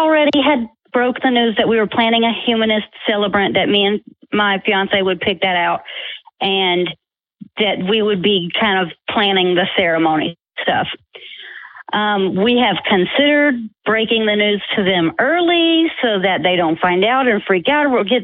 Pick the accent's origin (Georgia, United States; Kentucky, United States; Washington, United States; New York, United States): Georgia, United States; I was born and raised in Georgia. Mm-hmm. My family is very conservative.